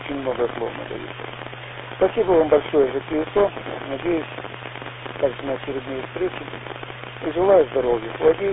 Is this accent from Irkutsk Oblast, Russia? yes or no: yes; Irkutsk Oblast, Russia; now in Poland; Я сам сибиряк из Иркутской области родом, поэтому плохо переношу жару. Но живу уже 40 лет в Польше даже.